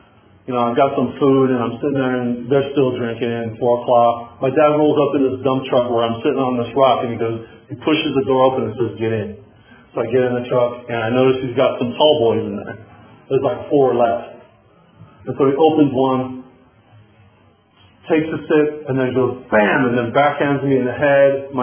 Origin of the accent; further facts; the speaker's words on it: Santa Barbara, California, United States; So like I said, I was born and raised in Santa Barbara.